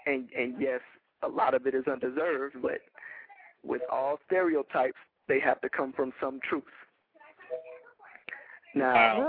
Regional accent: Gary, Indiana, United States; I come from Gary, which is an entirely black city. So all I have known throughout my entire life is black.

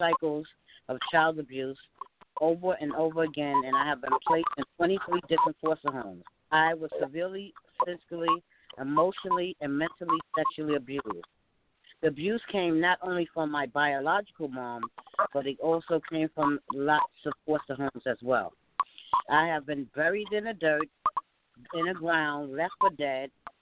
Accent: Manhattan, New York, United States; New York. I'm from Manhattan.

